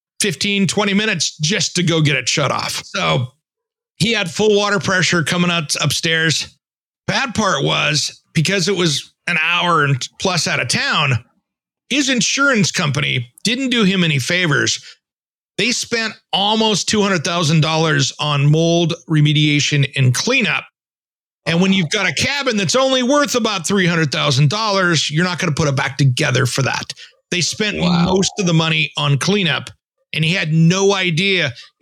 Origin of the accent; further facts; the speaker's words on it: Tri-Cities, Washington, United States; I grew up in Eastern Washington, the Tri-Cities, where it could be 110 degrees outside and AC was important.